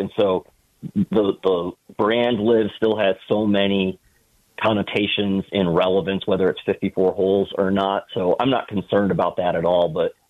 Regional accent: Rochester, New York, United States; also born or lived in Buffalo; I'm a Rochester guy. I grew up outside of Rochester, went to St. John Fisher College, where the Buffalo Bills have their training camp.

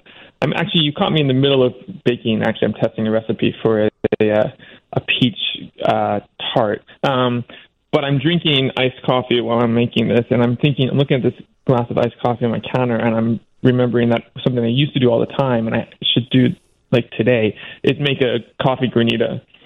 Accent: Cincinnati, Ohio, United States; I grew up in Cincinnati, so I know that, you know, there are certain things, you know, like people love to, you know, say mean things about Cincinnati chili

